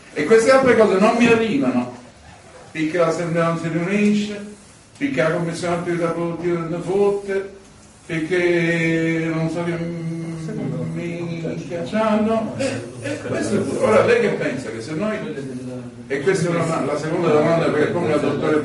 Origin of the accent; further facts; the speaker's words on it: Sicily, Italy; se mi presentavo e dicevo sono siciliano